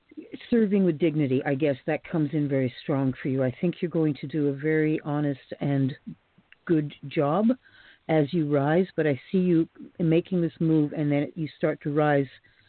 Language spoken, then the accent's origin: English; Canada; I'm from Canada